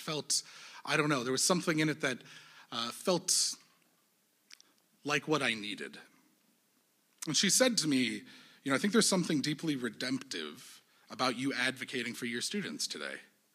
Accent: Evanston, Illinois, United States; It brought up memories of me growing up in Evanston.

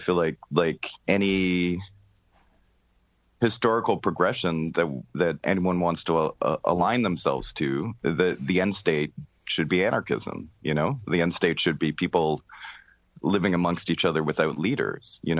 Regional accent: Canada; like I come from Canada.

